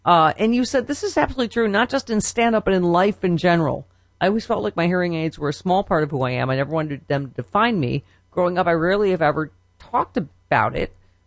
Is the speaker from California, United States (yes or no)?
no; Buffalo, New York, United States; Listen, I grew up in Buffalo